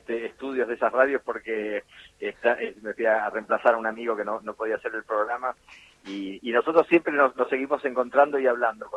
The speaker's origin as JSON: {"language": "Spanish", "town": "La Plata", "region": "Buenos Aires Province", "country": "Argentina", "said": "soy platense"}